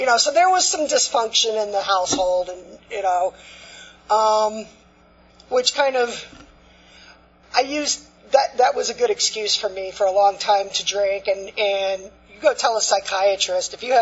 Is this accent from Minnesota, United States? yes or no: no; Fort Lauderdale, Florida, United States; I grew up down in Fort Lauderdale.